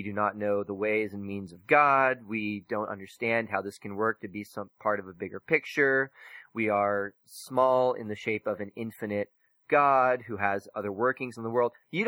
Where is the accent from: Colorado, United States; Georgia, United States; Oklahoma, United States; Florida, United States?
Oklahoma, United States; And I'm from Oklahoma originally. Chris and I met in Oklahoma.